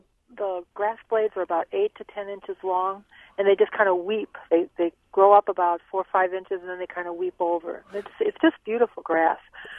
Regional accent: Janesville, Wisconsin, United States; now in Rhinelander, United States; when I grew up in Janesville, I used to find it in the woodlands there, too, and now I'm north of Rhinelander

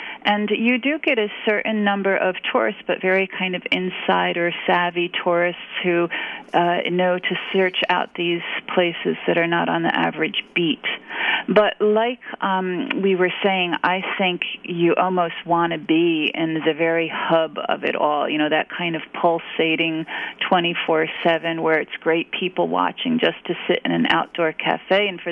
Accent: New York City, New York, United States; You know, you go to Chicago, and I, as a New Yorker, go to Chicago and think, wow, this is a great city

